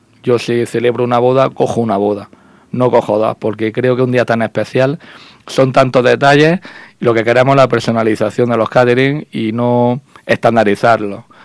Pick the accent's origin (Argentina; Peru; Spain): Spain; Granada, Andalusia; como granadino 100%, que me corre por las venas, es algo cultural y algo que llevamos en el ADN, yo por lo menos en mi familia.